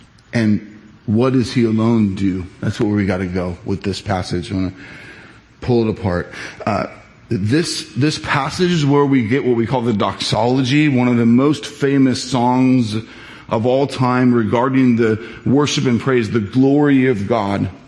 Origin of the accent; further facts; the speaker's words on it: Irvine, California, United States; Now, I'm from Orange County. I'm an OC guy, an Irvine guy, a city kid.